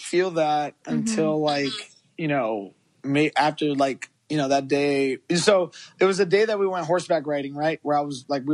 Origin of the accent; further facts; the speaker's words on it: Chicago, Illinois, United States; we're both from Chicago.